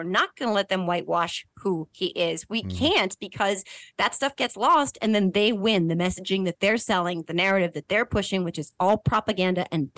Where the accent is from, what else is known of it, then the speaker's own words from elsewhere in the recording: New Jersey, United States; I am from New Jersey and I am a mom.